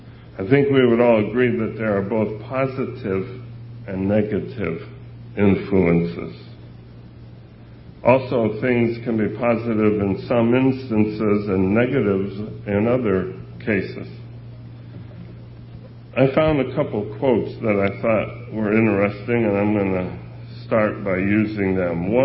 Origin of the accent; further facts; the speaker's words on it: Chicago, Illinois, United States; born there; Joey Candle and some of the other brethren from Chicago knew me before I was born in Chicago, and have known me since I was, you know, an infant.